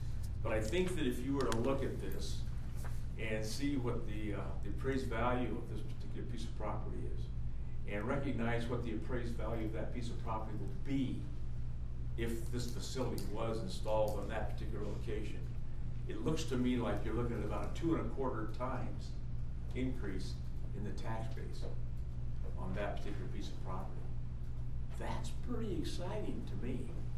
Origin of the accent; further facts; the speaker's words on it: Oregon, United States; born there; I was born in Lane County, so I've been here a while.